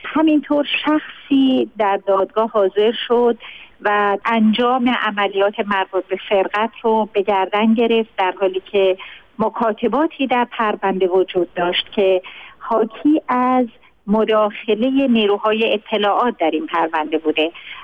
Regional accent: Iran; هر دوی ما ایرانی هستیم

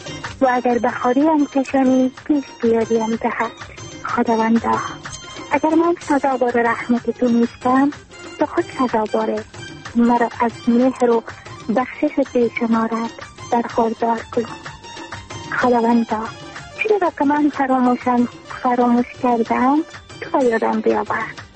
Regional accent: Afghanistan

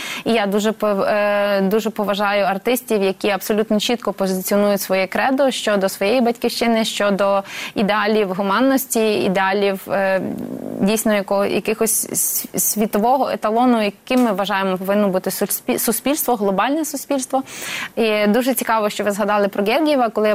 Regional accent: Brody, Lviv Oblast, Ukraine; born or raised there

